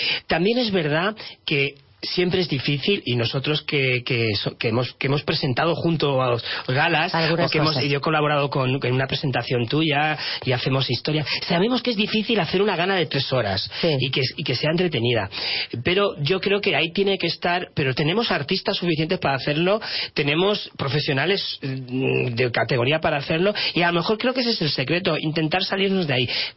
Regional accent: Málaga, Andalusia, Spain; que estando como malagueño además, que soy, y actor malagueño

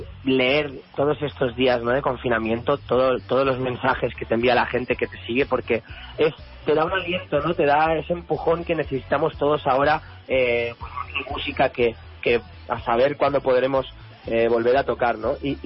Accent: Sant Feliu de Llobregat, Catalonia, Spain; Estoy en Barcelona, sí, en mi pueblo, en San Feliu de Llobregat.

